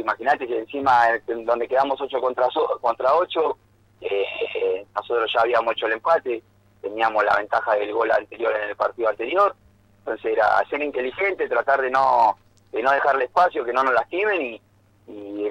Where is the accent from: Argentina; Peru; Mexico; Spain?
Argentina; Buenos Aires; vos imaginate que nosotros somos de Buenos Aires